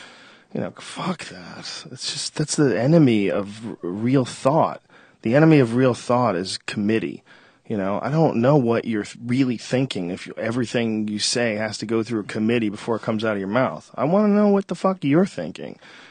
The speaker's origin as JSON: {"language": "English", "town": "Boston", "region": "Massachusetts", "country": "United States", "tie": "born or raised there"}